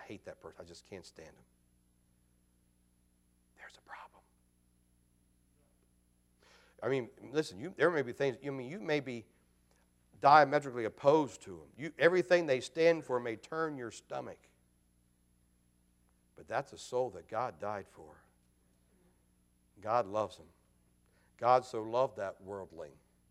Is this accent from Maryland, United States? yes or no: yes; Maryland, United States; moved away; I remember growing up in Carroll County, Maryland. It was about 50,000 people in the county when I grew up there. By the time I left, it was about 75,000.